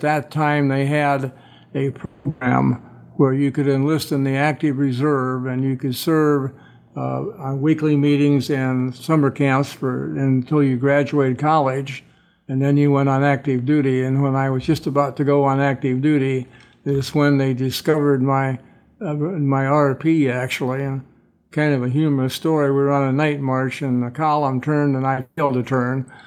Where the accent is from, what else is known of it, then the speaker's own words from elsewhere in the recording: Cedar Rapids, Iowa, United States; born there; I was born on Saturday, August 3rd, 1935 in Cedar Rapids, Iowa.